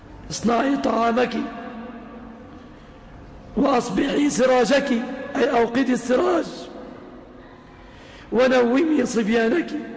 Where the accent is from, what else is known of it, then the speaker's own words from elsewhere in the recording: Egypt; اللهم اجعل بلادنا مصر آمنة مطمئنة